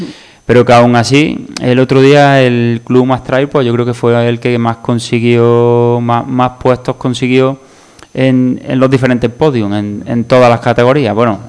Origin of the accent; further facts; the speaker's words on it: Priego de Córdoba, Andalusia, Spain; somos prácticamente todo el club somos de Priego.